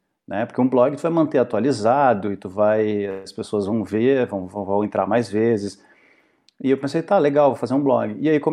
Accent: Porto Alegre, Rio Grande do Sul, Brazil; Sim, sou de Porto Alegre. O sotaque tá forte, né?

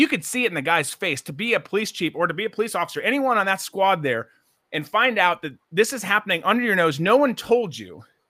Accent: Minnesota, United States; in the case of my home state of Minnesota, dismantling the police.

